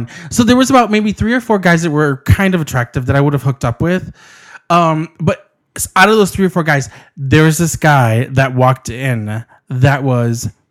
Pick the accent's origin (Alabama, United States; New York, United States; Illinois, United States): Illinois, United States; Chicago; and we're from Chicago. Chicago.